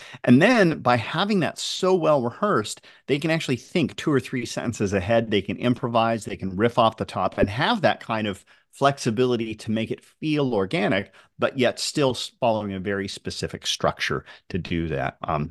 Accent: Tampa, Florida, United States; Anyway, I'm from Tampa.

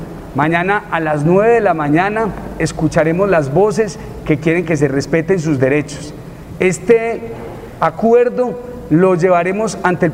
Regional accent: Manizales, Caldas, Colombia; porque somos hermanos colombianos, manizaleños y caldenses.

